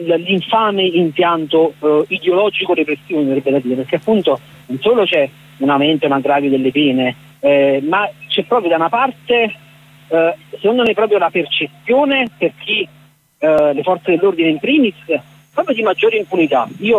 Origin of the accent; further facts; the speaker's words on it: Naples, Campania, Italy; essendo napoletano, materialista sì, ma pur sempre scaramantico